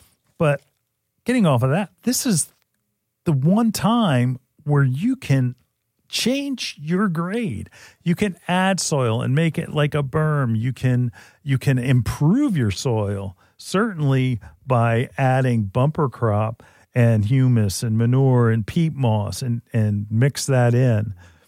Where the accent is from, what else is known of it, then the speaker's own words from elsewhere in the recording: New Jersey, United States; But in Northern Jersey, absolutely. There's a lot of, I mean, my hometown where I lived, you know what the name of my street was?